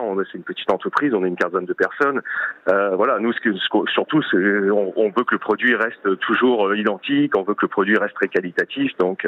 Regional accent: Provence-Alpes-Côte d'Azur, France; now in Île d'Yeu, France; je suis des Alpes-Maritimes, donc...

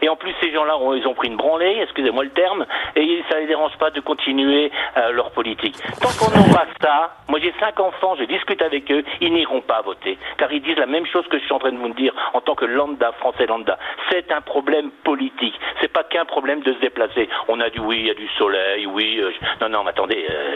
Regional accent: France; je suis un Français lambda

